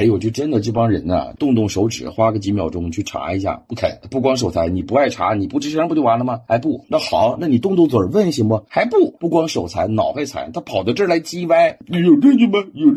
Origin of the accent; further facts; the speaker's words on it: China; 我们都是中国人啊，不要打马虎眼啊。